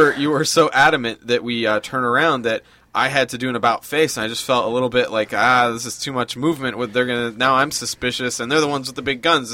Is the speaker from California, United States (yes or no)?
no; Seattle, Washington, United States; I mean, yeah, New York's a big city, but I'm from Seattle. I'm from Washington